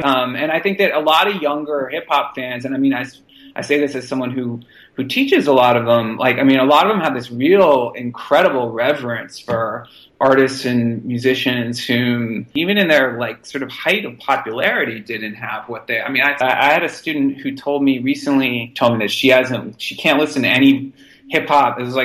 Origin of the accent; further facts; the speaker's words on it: Boston, Massachusetts, United States; like I grew up in Boston, but I definitely, you know, I had friends who were from New York